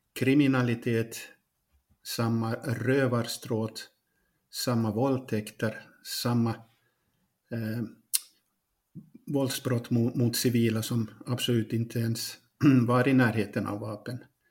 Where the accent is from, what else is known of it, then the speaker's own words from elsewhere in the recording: Pedersöre, Ostrobothnia, Finland; now in Ukraine; Jag är barnfödd i Poromaa. Idag så heter det en kommun Pedersöre, det är i Österbotten. Och egentligen kom jag till Ukraina 2017 i form av arbetet.